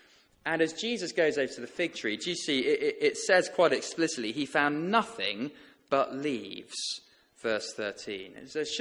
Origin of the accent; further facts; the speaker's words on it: England, United Kingdom; but I am English